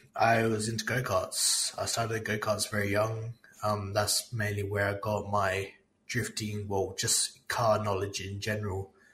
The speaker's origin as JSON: {"language": "English", "town": "Perth", "region": "Western Australia", "country": "Australia", "said": "I'm a drifter from Perth, WA."}